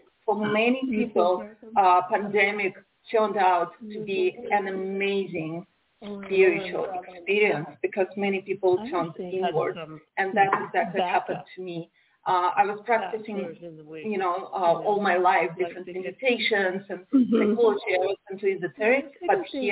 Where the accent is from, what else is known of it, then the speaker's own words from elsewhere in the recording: Russia; English is a second language; moved away as an adult; also born or lived in Moldova; I was born in Moldavia. It's a former USSR country, and in 1990s, when USSR was falling apart, we moved to a small town in Russia, and I never felt like I belonged there.